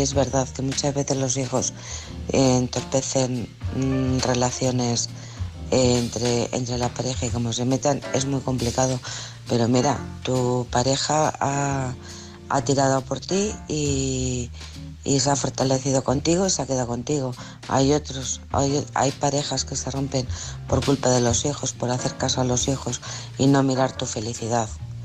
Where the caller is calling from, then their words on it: Alcorcón, Community of Madrid, Spain; de Alcorcón.